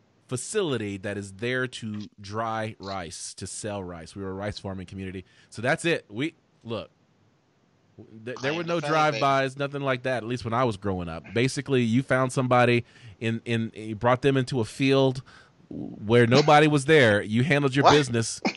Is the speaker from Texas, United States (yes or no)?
yes; Raywood, Texas, United States; I grew up in Raywood, Texas. It's a small town. We don't really have any gangs.